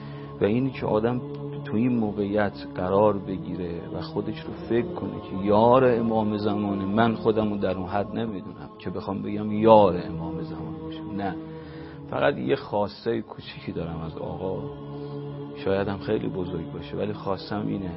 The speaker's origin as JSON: {"language": "Persian", "region": "Qom", "country": "Iran", "tie": "born or raised there", "also_born_or_lived": "Isfahan", "said": "اصالتاً اهل اطراف اصفهان هستم، ولی بزرگ شده قم،"}